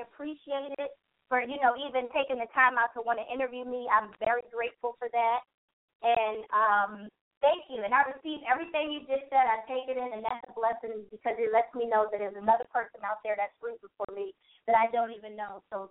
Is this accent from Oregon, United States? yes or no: no; Philadelphia, Pennsylvania, United States; now in California, United States; I grew up in Philadelphia in New Jersey, growing up out here in Cali